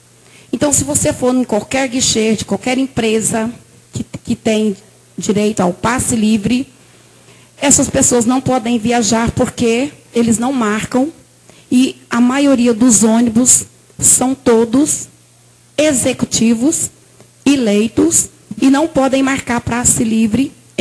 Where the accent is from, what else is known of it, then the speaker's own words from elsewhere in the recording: Brasília, Federal District, Brazil; Sou de Brasília.